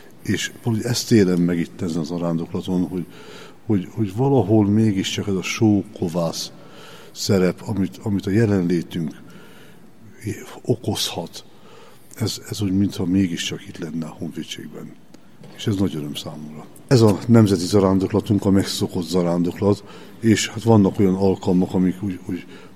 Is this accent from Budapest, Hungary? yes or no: no; Szekszárd, Tolna, Hungary; meg azért is, mert szekszárdi vagyok